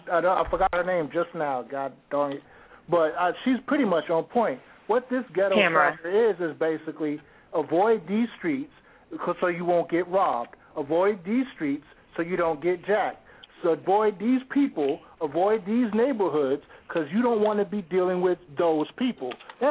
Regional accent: Trenton, New Jersey, United States; Yes. I am from the hood. I grew up in the hood. I grew up in Trenton, New Jersey.

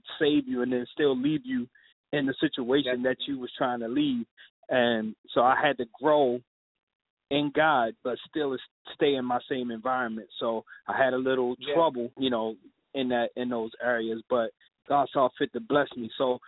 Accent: Baltimore, Maryland, United States; so growing up in Baltimore City is not hard not to be a knucklehead

